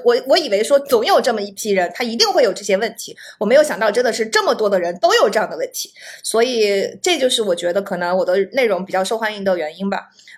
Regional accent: China; 然后我又是中国人嘛，我是在中国出生长大

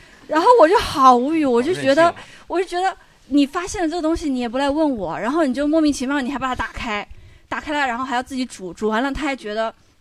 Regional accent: Guilin, Guangxi, China; 就是我是桂林人，然后桂林米粉

